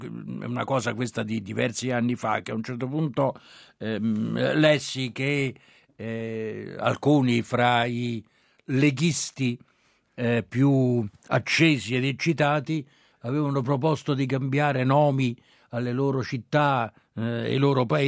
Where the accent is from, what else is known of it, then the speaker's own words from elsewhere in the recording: Rome, Lazio, Italy; Però proprio da romano volevo fare un paio ancora di osservazioni